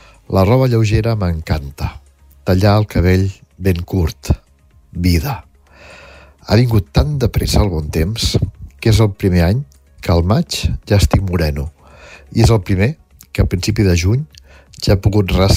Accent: Begur, Catalonia, Spain; Com a bon empordanès, tinc ganes del pollastre a Can Pedrés. Com a bon becurenc, tinc ganes de veure ambient. Com a bon aprenent de ganxó

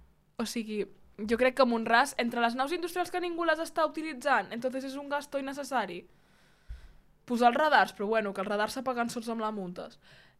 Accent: Mont-ras, Catalonia, Spain; ja prou de queixes de Mont-ras. Que m'estimo molt, és el meu poble i tal

